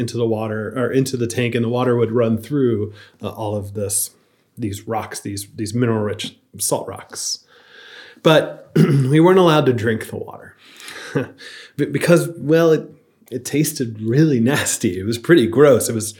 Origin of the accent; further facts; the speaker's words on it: Florida, United States; Like growing up in Florida in general, water is always kind of terrible, but this was multiplied by having this hard sort of well water.